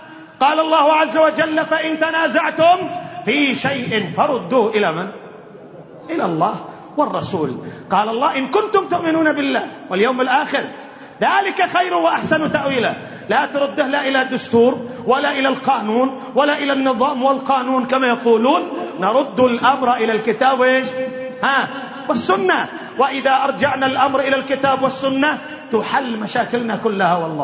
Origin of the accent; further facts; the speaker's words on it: Yemen; خاصة عندنا في اليمن